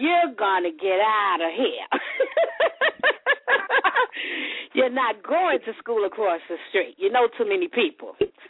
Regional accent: Brooklyn, New York, United States; born there; I was born in Brooklyn. But I moved in, I was a teenager.

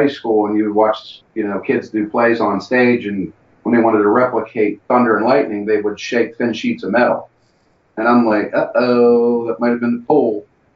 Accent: Pittsburgh, Pennsylvania, United States; I'm from Pittsburgh, and the night that the Penguins won the Stanley Cup

